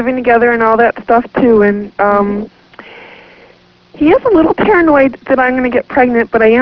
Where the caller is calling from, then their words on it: New York, United States; Hello, Dr. Rose. Hello. I'm calling from Central New York.